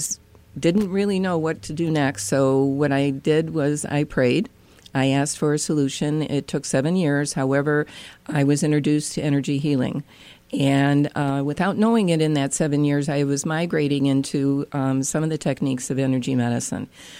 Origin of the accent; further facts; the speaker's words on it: Cleveland, Ohio, United States; I am from Cleveland, Ohio, and I have an integrative health practice in Brecksville, Ohio.